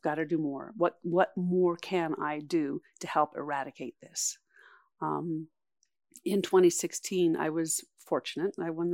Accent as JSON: {"language": "English", "town": "Challis", "region": "Idaho", "country": "United States", "tie": "born or raised there", "said": "our product goes out of Challis, Idaho, my hometown, and is trucked to the distribution centers."}